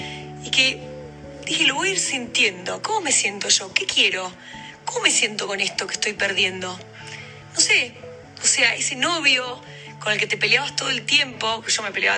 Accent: Argentina; porque yo le quiero mostrar a mi hija que yo soy argentina.

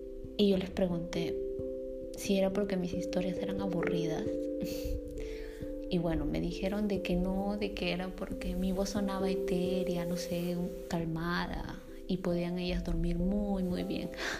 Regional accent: Peru; now in Bremen, Germany; Tengo 35 años y soy de Perú. Actualmente estoy viviendo en Bremen, Alemania.

